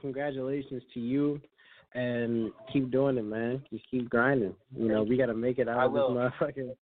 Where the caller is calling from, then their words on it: Bloomington, Minnesota, United States; I'm calling from the sunny side of Bloomington right now, having tacos, Minnesota.